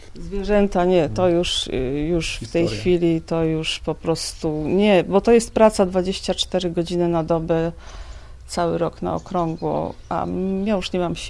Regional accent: Poznań, Greater Poland Voivodeship, Poland; Nie, no ja w ogóle pochodzę z Poznania i wykształcenie mam w zupełnie innym kierunku

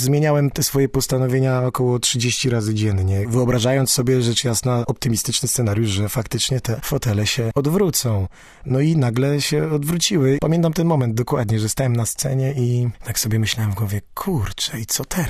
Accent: Szczecin, West Pomeranian Voivodeship, Poland; w rodzinnym Szczecinie będę. Raz do roku co najmniej muszę zagrać w rodzinnym mieście

